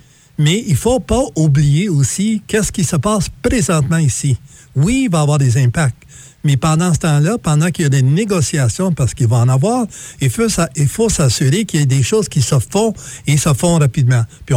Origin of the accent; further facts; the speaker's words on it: Maniwaki, Quebec, Canada; Je suis quelqu'un de la Haute-Gatineau qui a grandi justement dans la région de Maniwaki, qui a gradué de la polyvalente.